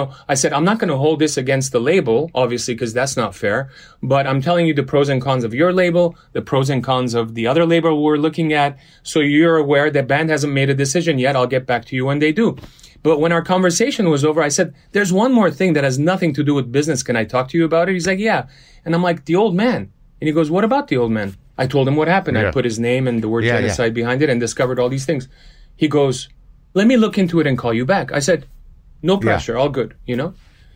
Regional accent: Los Angeles, California, United States; And I said, "By the way, I'm Armenian and I grew up in Los Angeles and stuff."

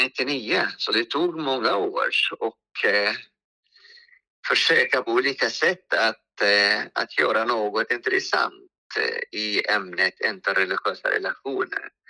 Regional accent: Egypt; Swedish is a second language; now in Sweden; eftersom jag kommer från Egypten

